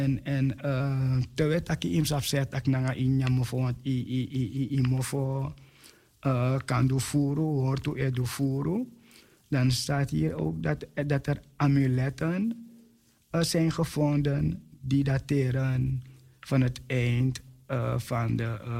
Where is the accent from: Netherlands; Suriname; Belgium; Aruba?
Suriname; Niet eens als Surinamers onder elkaar.